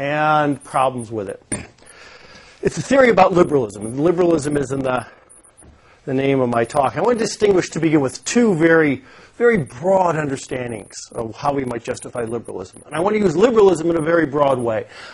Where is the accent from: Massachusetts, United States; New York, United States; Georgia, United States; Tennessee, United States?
New York, United States; Buffalo; I grew up in Buffalo, and most of us didn't learn English.